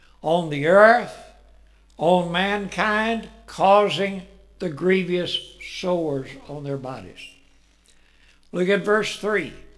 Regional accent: Quitman, Texas, United States; I was raised down in near Quitman in East Texas.

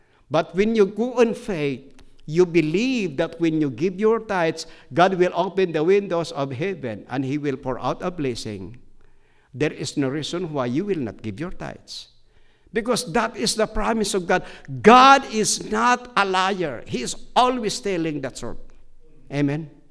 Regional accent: Philippines; I am a missionary from the Philippines. I came for deputation. I came not for myself. We have 30 missionaries suffering financially in the Philippines.

